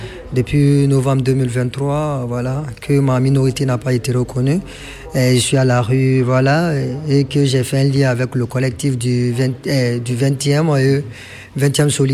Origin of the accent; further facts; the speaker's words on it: Mali; now in Paris, France; Je suis malien d'origine et de nationalité. Je suis à Paris depuis le mois de novembre